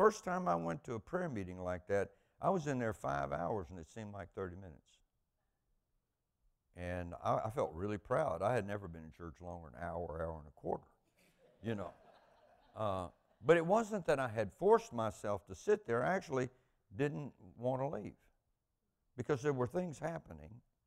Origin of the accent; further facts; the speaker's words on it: Alabama, United States; I grew up Southern Baptist in South Alabama, and that region of the country, and in fact, the only church in the little town I grew up in was a Baptist church.